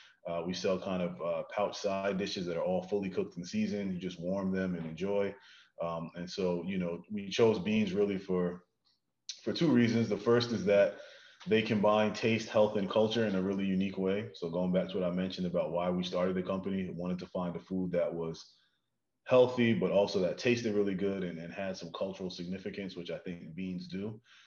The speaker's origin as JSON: {"language": "English", "town": "Brooklyn", "region": "New York", "country": "United States", "said": "I'm from Brooklyn originally, and I grew up in a really big family."}